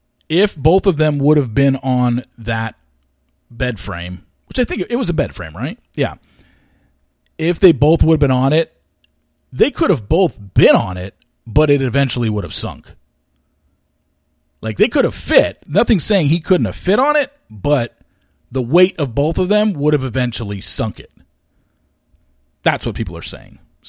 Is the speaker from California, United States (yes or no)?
yes; California, United States; I grew up in Orange County. Nobody talks like that in Orange County.